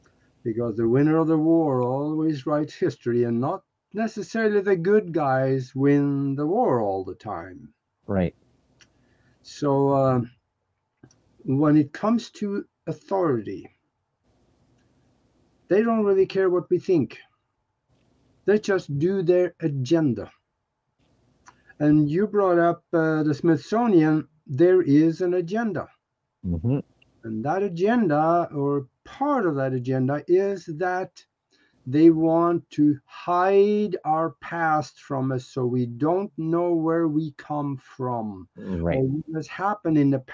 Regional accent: Norway; moved away as an adult; now in United States; I was born and raised in Europe, Northern Europe in Norway, and on a farm back there. And I figured out that's not what I wanted to do. So I left the country at 25, came to the US to go to flight school

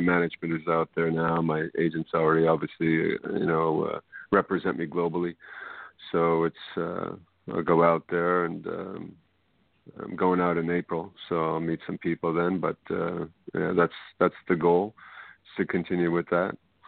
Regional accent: Canada; also born or lived in Boston, United States / California, United States; Boston originally, yeah. Grew up in Canada, then moved back to the States. Yeah, and I moved from California to New Brunswick back in 95.

